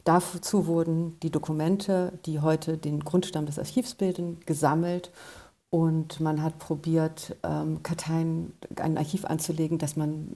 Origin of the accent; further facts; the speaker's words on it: Bremen, Germany; ich komme aus Bremen.